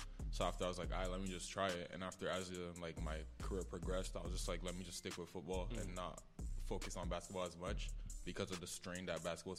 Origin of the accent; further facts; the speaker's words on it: Lachine, Quebec, Canada; now in Chattanooga, United States; I grew up in Lachine. I've been there most of my life. And then as I got older, I moved to Chattanooga.